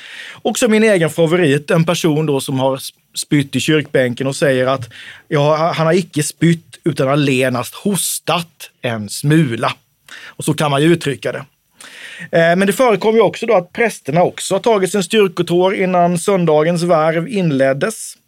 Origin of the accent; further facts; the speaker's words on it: Småland, Sweden; Ja, jag har ju inte heller någon relation till hembränt, fast jag är smålänning.